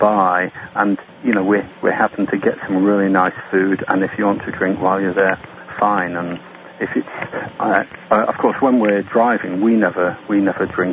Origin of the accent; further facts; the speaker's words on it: England, United Kingdom; now in United States; primarily because my wife, Cameron, is American and has family here, and I'm English and have family there, so we split our time.